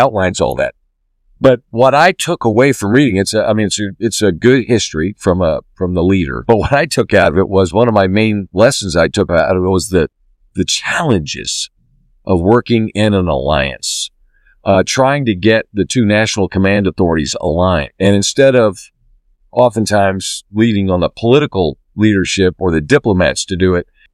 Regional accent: United States; And we as an American military, as an American people, we don't want to go alone.

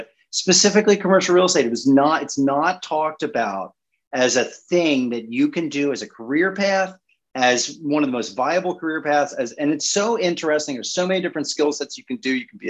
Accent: Baltimore, Maryland, United States; And I grew up in Baltimore City. I went to great Catholic high schools in the Baltimore area.

